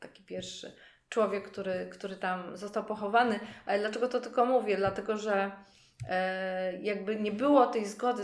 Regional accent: Warsaw, Masovian Voivodeship, Poland; born there; no bo pamiętajmy, że ja się urodziłam w Warszawie

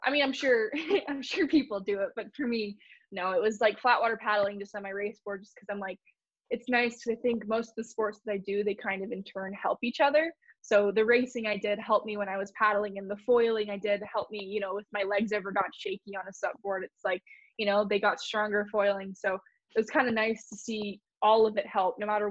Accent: Maui, Hawaii, United States; it was really cool because I came from Maui, you know, only downwinding.

